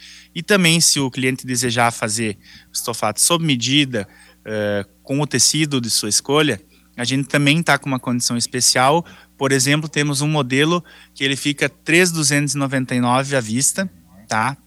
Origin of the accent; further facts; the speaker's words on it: Santa Rosa, Rio Grande do Sul, Brazil; now in Ijuí, Brazil; eu me mudei para cá, né? Então, sou de Santa Rosa, mas estou ijuiense no momento.